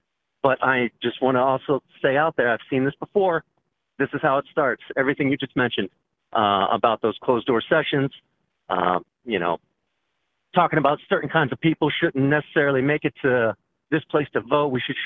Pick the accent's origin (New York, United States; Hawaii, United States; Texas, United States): Texas, United States; moved away as an adult; now in Oconomowoc, United States; I'm 42. I'm from South Texas. I was in the Marines